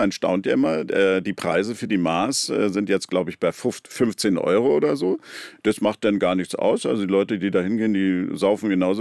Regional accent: Berlin, Germany; Aber jetzt als Berliner

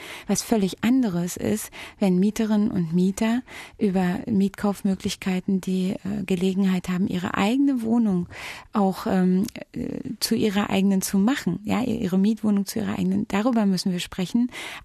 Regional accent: Berlin, Germany; kann ich es mir überhaupt noch leisten, in meiner Heimatstadt Berlin zu wohnen?

